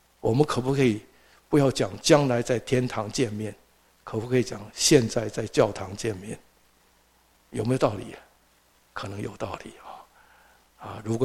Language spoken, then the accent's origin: Chinese; Taiwan; also born or lived in Atlanta, United States; 就好像我们在学校啊，原谅我讲台湾的背景，要上三民主义课，大家都很没有什么兴趣